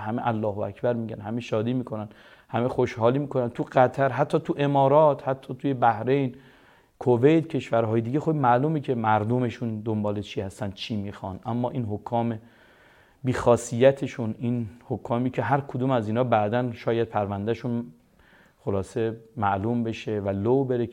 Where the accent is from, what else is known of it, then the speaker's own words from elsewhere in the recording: Iran; ما چون ایرانی هستیم